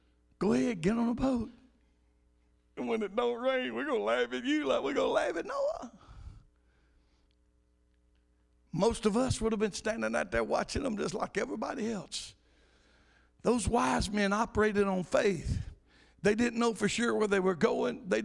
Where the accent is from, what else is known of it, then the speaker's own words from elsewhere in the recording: Alabama, United States; I'm from Alabama. My air goes on at 70.